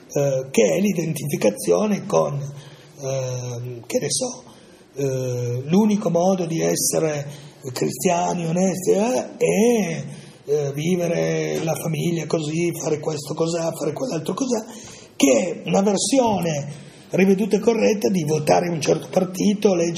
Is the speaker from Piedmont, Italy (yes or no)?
yes; Piedmont, Italy; born there; io sono nato in una famiglia del Cuneese in questi anni qua, negli anni 50